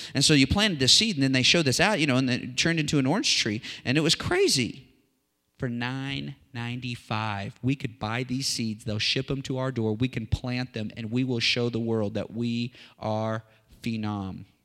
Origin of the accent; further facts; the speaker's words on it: Virginia, United States; Okay, I know we're from Virginia, but the answer is orange.